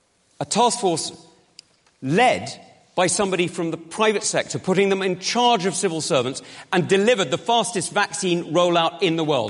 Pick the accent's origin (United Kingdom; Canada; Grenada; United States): United Kingdom; I am just immensely proud of as a Conservative and as a Brit.